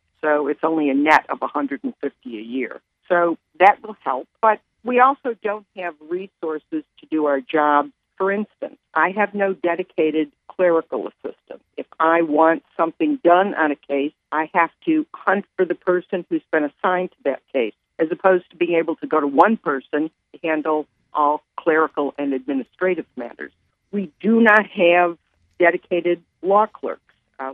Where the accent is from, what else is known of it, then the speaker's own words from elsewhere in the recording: Buffalo, New York, United States; I am born and raised in Buffalo, New York.